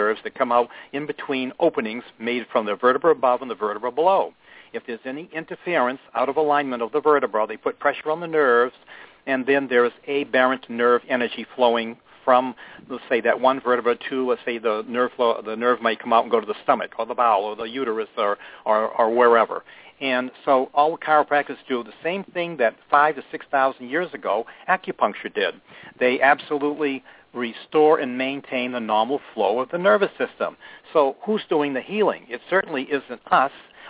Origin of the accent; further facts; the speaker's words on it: Maine, United States; born there; accent: Maine; now in Florida, United States; Well, I was born in up in the state of Maine, and way up there in New England. And you'll pick up my accent, you know, park the car. We drop our R's on the end of the words and stick them somewhere in between.